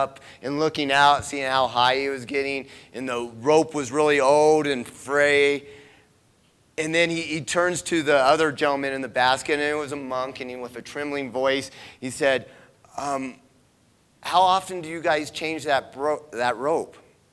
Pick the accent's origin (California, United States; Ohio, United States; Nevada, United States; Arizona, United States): Arizona, United States; Mesa; In Phoenix. I grew up in Phoenix. Well, Mesa, same difference.